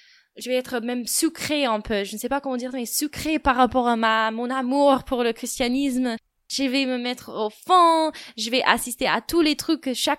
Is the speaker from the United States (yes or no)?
yes; United States; J'ai 25 ans, je viens des États-Unis.